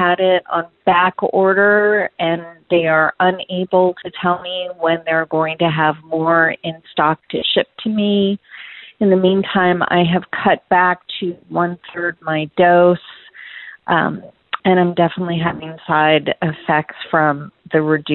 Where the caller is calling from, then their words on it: Wilmington, North Carolina, United States; I'm calling from Wilmington, North Carolina.